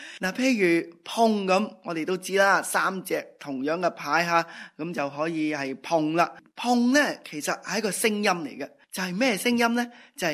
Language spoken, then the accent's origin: Cantonese; Guangdong, China; 点解我哋广东人叫嘅打麻雀